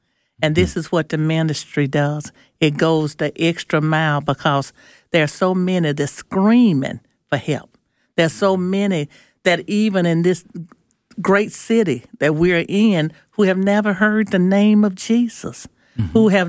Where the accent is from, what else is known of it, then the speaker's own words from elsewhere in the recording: Nellaton, Mississippi, United States; I'm from Nellaton, Mississippi.